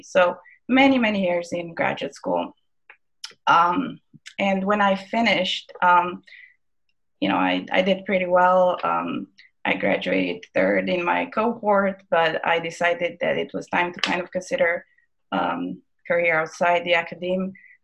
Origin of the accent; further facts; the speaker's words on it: Romania; English is a second language; moved away as an adult; also born or lived in Canada; Basically, I am born and raised in Romania, in Eastern Europe, and I went for my undergrad to Canada.